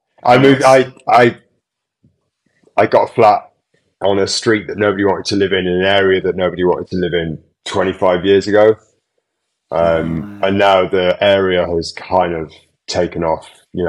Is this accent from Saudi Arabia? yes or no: no; Yorkshire and the Humber, United Kingdom; moved away as an adult; now in London, United Kingdom; as you said. I'm originally from Yorkshire. I've been living in London now for 30 years. I'm getting really old. I'm like 51 now.